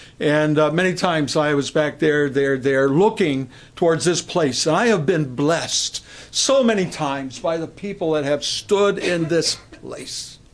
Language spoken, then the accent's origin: English; United States; Back at the age of 12, I was a pagan growing up in America.